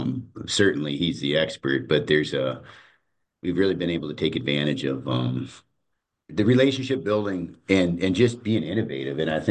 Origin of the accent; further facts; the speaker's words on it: Minnesota, United States; Well, where I'm from, originally grew up on a small beef operation in Minnesota